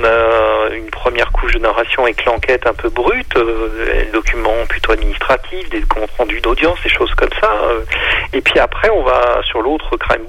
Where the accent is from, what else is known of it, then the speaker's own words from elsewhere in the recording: Normandy, France; Je vous rappelle que je suis normand moi-même